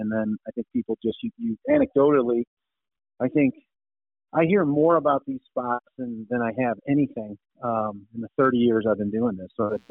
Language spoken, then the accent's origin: English; Lyndhurst, Ohio, United States; where I grew up in Lyndhurst, Ohio, was actually my parents' old house councilman.